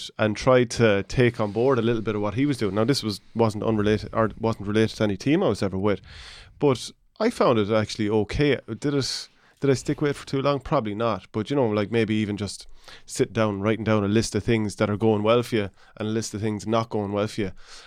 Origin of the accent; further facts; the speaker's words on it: Borrisoleigh, Munster, Ireland; Well, I'd like to put up my hometown of Boris Lee has been well able to booze as well.